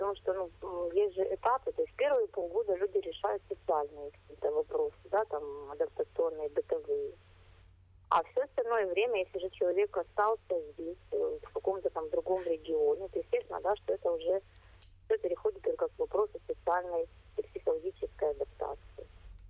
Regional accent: Crimea, Ukraine; moved away; Мы из Крыма переехали, это факт

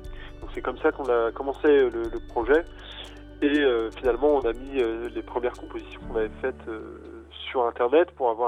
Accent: Rennes, Brittany, France; en tant que Rennais, parce qu'on est tous les trois Rennais

